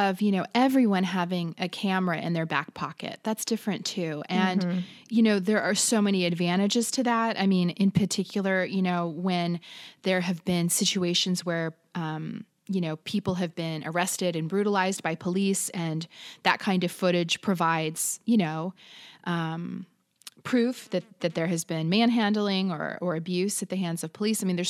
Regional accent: United States; I'm American and I got to fly out on a plane for free, paid for by my government.

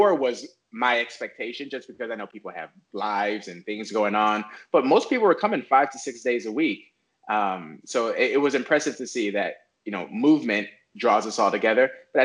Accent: Chicago, Illinois, United States; So, born and raised in Chicago.

